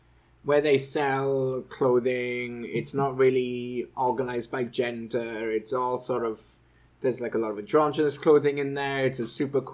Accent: United Kingdom; I'm British.

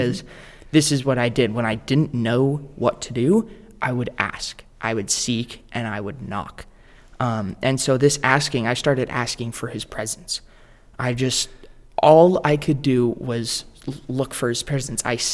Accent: Eagle River, Alaska, United States; also born or lived in Texas; I am a junior here at a high school in Alaska. I was born in Texas, raised in Eagle River, Alaska, and I have recently started my journey with God.

